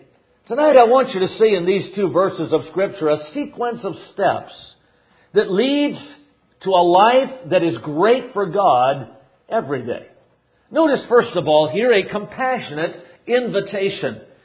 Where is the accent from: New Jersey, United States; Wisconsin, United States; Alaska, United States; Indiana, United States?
Wisconsin, United States; now in California, United States; I'm from Wisconsin, transplanted to California.